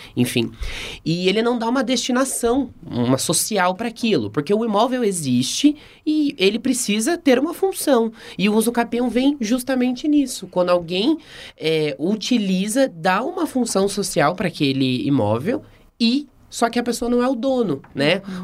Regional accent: Paraná, Brazil; na cidade de onde eu venho, que é do interior do Paraná.

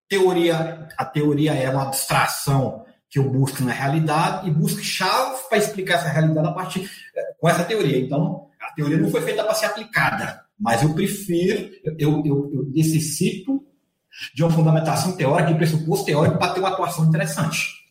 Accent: Minas Gerais, Brazil; accent: more Bahian than Belo Horizonte; mineiro lá do Norte de Minas, então sou mineiro com um sotaque muito mais baiano do que para o mineiro de Belo Horizonte

